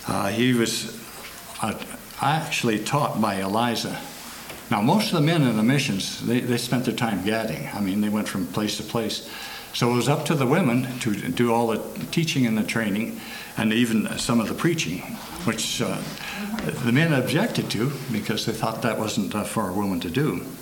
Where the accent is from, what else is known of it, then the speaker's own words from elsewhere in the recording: Idaho, United States; Colonel Wright went up here near my hometown. This is my hometown spread right here.